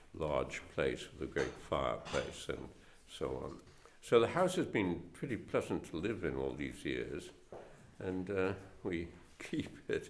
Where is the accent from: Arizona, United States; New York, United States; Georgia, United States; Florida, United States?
New York, United States; now in Ireland; I'm a New Yorker. That's very rare customer. I grew up in New York, and I remember after the war, they had the GI Bill of Rights